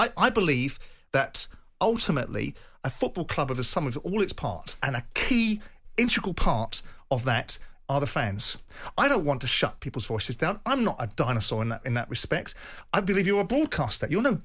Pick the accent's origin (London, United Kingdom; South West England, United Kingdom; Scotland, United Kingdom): London, United Kingdom; Thornton Heath; I was raised in Thornton Heath. I went to a state school and was expelled.